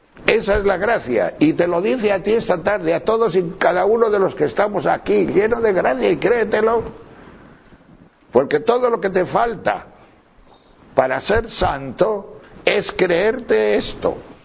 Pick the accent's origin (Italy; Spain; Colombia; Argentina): Spain; Tejerina, Castile and León; yo soy de Tejerina, provincia de León, y en mi pueblo hay muchas cuadras, tantas como casa.